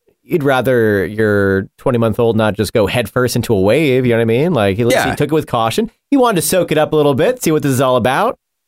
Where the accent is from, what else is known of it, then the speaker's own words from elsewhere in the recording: New York, United States; Well, I grew up in New York, and so I met my family.